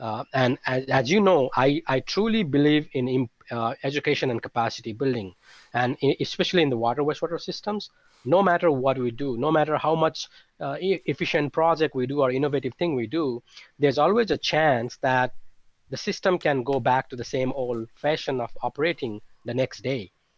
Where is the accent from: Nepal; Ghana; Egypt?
Nepal; So I came from Nepal. I worked about 7 years in a wastewater system in Kathmandu, Nepal, which is a capital city.